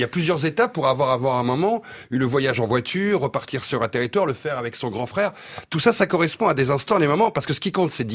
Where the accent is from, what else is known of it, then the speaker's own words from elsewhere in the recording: Brittany, France; Moi, je suis breton, par exemple, je suis de cette génération.